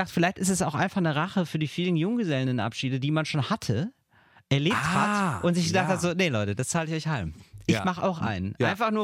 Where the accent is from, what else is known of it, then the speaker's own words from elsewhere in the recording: Hamburg, Germany; Als Hamburger sagt man nicht, Kassel, nö, finde ich okay.